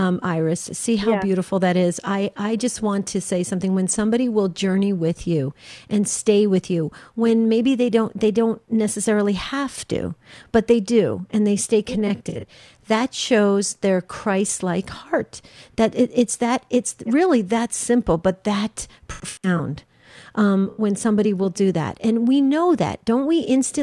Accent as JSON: {"language": "English", "town": "West Caldwell", "region": "New Jersey", "country": "United States", "tie": "born or raised there", "said": "That's close to where I grew up in West Caldwell."}